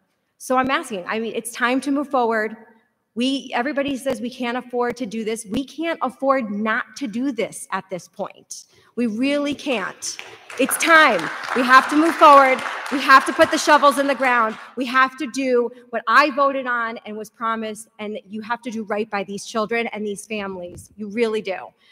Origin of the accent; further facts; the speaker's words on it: New Jersey, United States; I am a transplant from New Jersey, and I love being here.